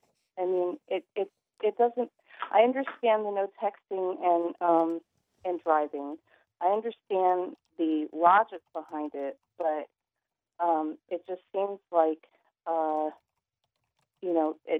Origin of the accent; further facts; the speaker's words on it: Texas, United States; Well, Texas, I find hard to believe because I grew up in Texas.